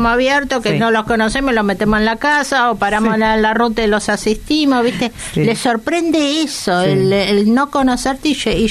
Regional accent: Argentina; vivimos y nacimos en Argentina

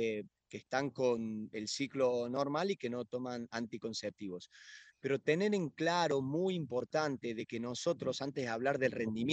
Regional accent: Córdoba, Argentina; now in Madrid, Spain; soy bastante cordobés. Bueno, hace 15 años que estoy en Madrid, pero que no, argentino.

